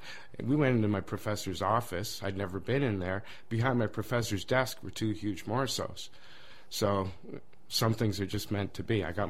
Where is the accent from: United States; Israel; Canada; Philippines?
Canada; Thunder Bay, Ontario; Well, fascinating thing is I'm from Thunder Bay too.